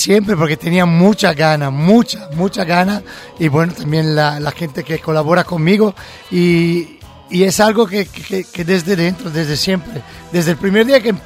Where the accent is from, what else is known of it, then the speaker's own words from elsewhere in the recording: Lombardy, Italy; Spanish is a second language; Yo soy del lago de Varese, lago de Como.